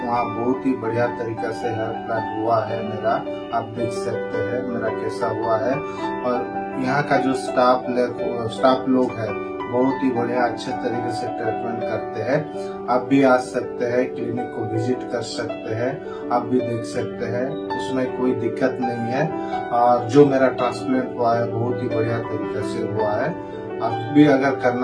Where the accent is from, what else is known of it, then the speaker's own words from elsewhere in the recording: Odisha, India; मैं उड़ीसा से आया हूँ।